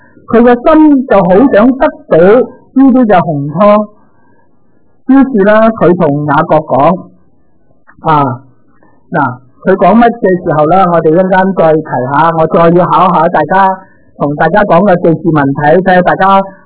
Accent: Guangdong, China; 我哋广东人话交白钱啊

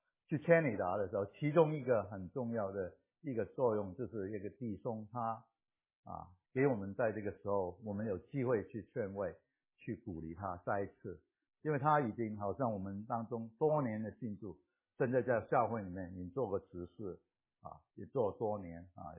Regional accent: Hong Kong; 我们香港人讲过是啊刀肉啊

